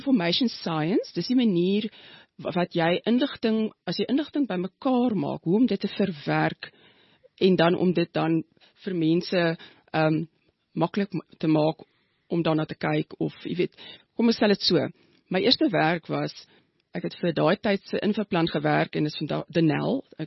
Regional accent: Strand, Western Cape, South Africa; also born or lived in Pretoria; ek is in Pretoria gebore, maar ons het, is toe in die strand het ek groot geword, in Prachtig. Kaap. Daar het ek so met standaard 5 en vandag se graad 7, en toe is my pa weer terug verplaas Pretoria toe. En ek het in Pretoria gematrikuleer

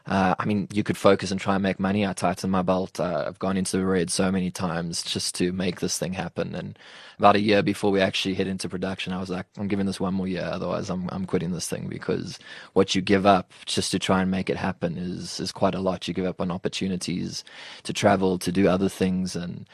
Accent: England, United Kingdom; For me, it was, I'm an English person telling one of the most loved Afrikaans folk tales.

